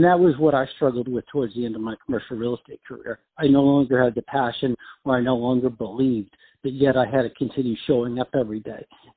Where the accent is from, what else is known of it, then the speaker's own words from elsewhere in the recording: New York, United States; And I started in Washington, D.C., and I started to do pretty well with it, but I'm from New York.